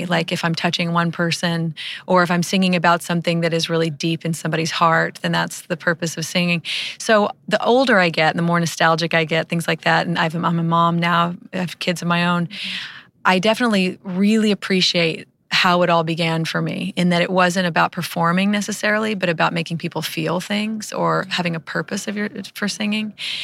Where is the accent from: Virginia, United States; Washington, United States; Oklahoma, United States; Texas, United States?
Oklahoma, United States; Elk City; I'm from Elk City.